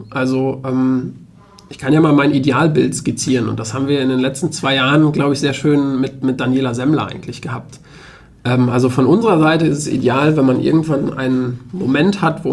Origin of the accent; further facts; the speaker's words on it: North Rhine-Westphalia, Germany; now in Münster, Germany; Ich komme selber aus dem Ruhrgebiet